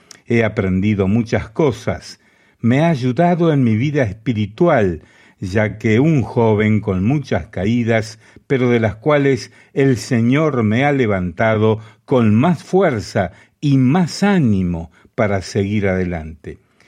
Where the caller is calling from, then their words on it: Valledupar, Cesar, Colombia; soy de Valledupar y los oigo por la emisora Ebenezer Estéreo 88.2.